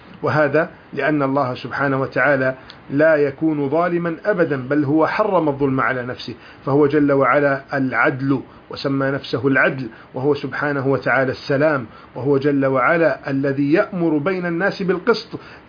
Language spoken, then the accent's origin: Arabic; Egypt; وهناك كثير من الجدليات التي تنتشر في الإعلام خاصة عندنا في مصر في بلدنا